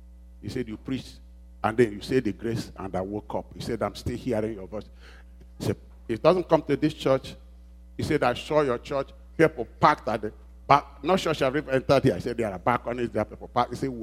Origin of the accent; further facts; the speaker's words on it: Nigeria; I'm sorry. I'm Nigerian first.